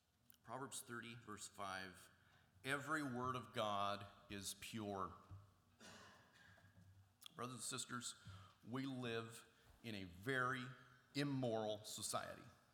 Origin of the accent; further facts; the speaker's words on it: Portland, United States; I know, I come from Portland. Maybe it's different here.